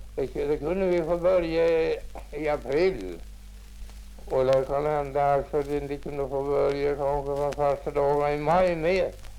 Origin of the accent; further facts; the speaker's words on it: Sockna, Sweden; Ja, det var här i Sockna. Jag är född i Sockna här och gått och läst på skola och allt i Sockna.